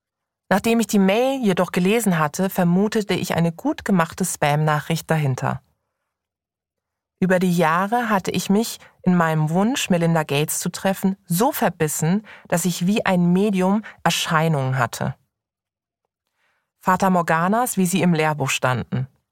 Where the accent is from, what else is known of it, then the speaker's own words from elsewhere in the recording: Karlsruhe, Baden-Württemberg, Germany; geboren in Karlsruhe, aufgewachsen in Downtown Karlsruhe